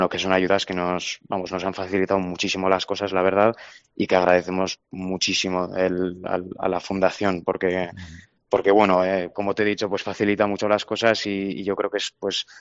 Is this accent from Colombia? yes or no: no; Pamplona, Navarre, Spain; Yo me siento muy navarro, muy pamplónica y yo creo que es lo que tengo en mente, pero bueno, habrá que ver las circunstancias del futuro, pero a mí sí que me gustaría acabar viviendo en Pamplona.